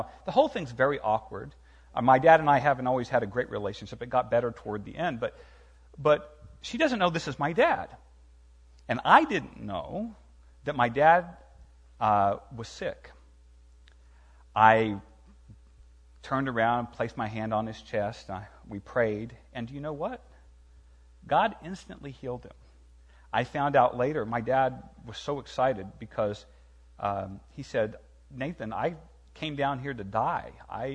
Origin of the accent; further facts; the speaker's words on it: Indiana, United States; now in Tennessee, United States; My dad came down for a visit from Indiana. I grew up in Indiana, but he's visiting me now in Tennessee.